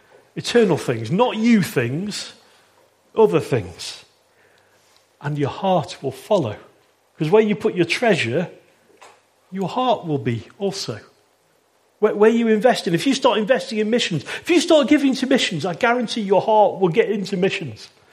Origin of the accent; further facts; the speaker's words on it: United Kingdom; Maybe as British people, maybe most of us here today are British, and maybe it's a cultural thing.